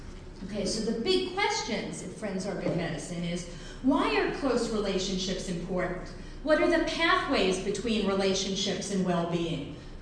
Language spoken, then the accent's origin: English; New York, United States; Now, I'm from New York originally. I talk very fast, I talk very loudly